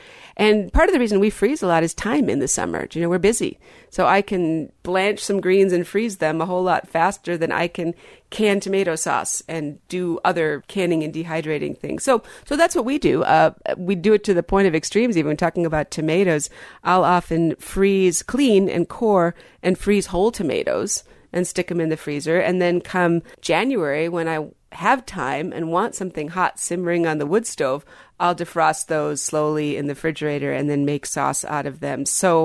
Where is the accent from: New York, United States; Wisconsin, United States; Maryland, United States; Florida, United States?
Wisconsin, United States; And of course, I'm from Wisconsin, so I got to get good cheese plugs in.